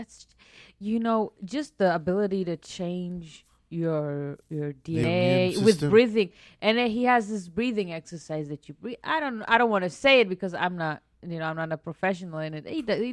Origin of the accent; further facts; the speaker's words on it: Israel; I was like, honey, I'm from Israel.